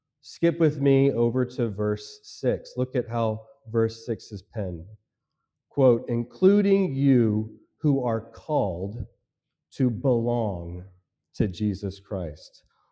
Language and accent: English; Texas, United States; So I began to respond to this question I receive often by saying, I hail from the great state of Texas.